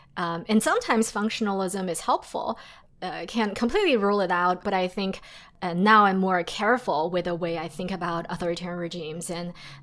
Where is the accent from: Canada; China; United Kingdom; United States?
China; I grew up in China